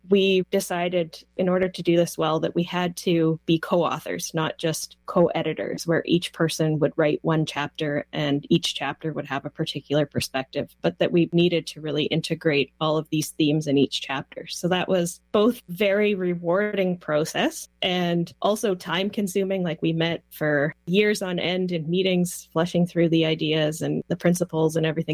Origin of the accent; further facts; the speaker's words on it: Saskatoon, Saskatchewan, Canada; also born or lived in Ontario; now in Regina, Canada; I grew up in Saskatoon in Treaty 6 territory. I did my graduate work in Ontario and came back to Saskatchewan in 2009, where I am Treaty 4 territory.